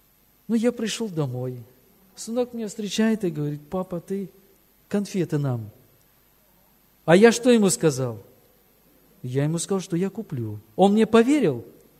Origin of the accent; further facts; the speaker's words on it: Baku, Azerbaijan; Ну, вообще, я родился и вырос в Азербайджане, в городе Баку.